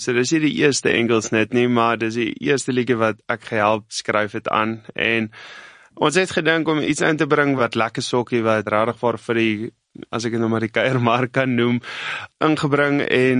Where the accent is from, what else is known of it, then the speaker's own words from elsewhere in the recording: Northern Cape, South Africa; also born or lived in West Coast; So, ek het groot geword in die Namakoland en dis op die Weskus.